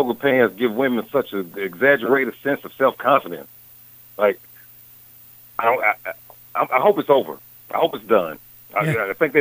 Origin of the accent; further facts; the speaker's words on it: the South, United States; I'm from the South. I feel like that's something that a man should do.